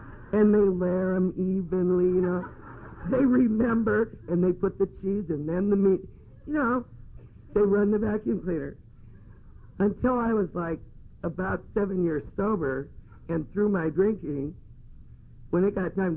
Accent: Los Angeles, California, United States; Born and raised in Los Angeles by these good, hard-working people.

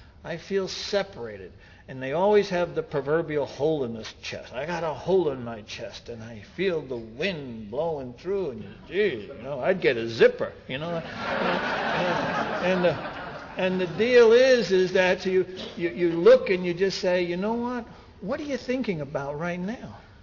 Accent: New York, United States

